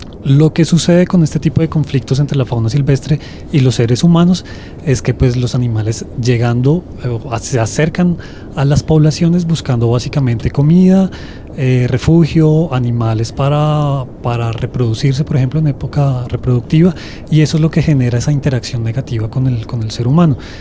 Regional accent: Colombia; como ciudadanos, como colombianos

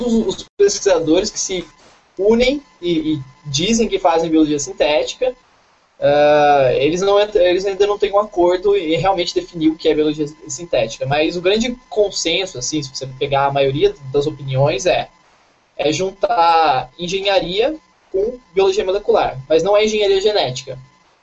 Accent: Guaratinguetá, São Paulo, Brazil; now in São Paulo, Brazil; Aí eu saí lá de Lorena, que é do lado da minha cidade, Guaratinguetá. Vim aqui para São Paulo.

